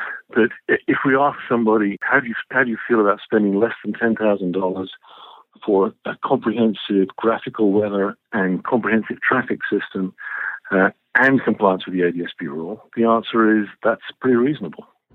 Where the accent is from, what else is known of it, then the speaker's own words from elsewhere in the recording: Dallas, Texas, United States; As a Texan, one of the things I'm looking forward to is having coverage here in Dallas